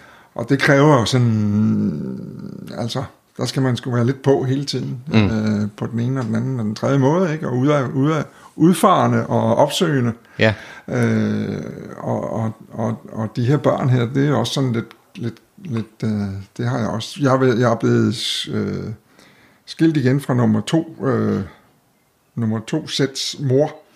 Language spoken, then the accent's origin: Danish; Odense, Region of Southern Denmark, Denmark; moved away as an adult; now in Copenhagen, Denmark; han er jo 62 år, og han er fra... Oprindeligt fra Fyn, og flyttede til København som par 20-årig, efter at have nusset rundt i Odense, som det hedder, med at gå i skole og gå på universitetet